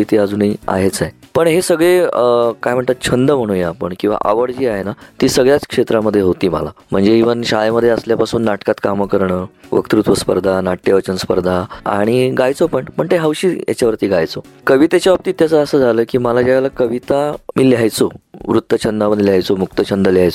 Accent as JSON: {"language": "Marathi", "town": "Pune", "region": "Maharashtra", "country": "India", "tie": "born or raised there", "said": "माझा जन्म आहे पुण्याचा, मी जन्मलो पुण्यात, वाढलो पुण्यात, राहतो पुण्यात, अभिमान आहे मला त्याचा"}